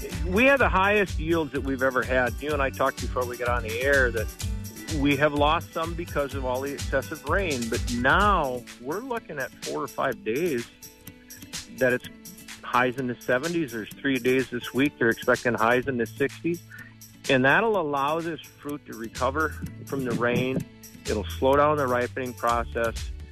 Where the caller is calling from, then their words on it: Menominee, United States; from Menominee.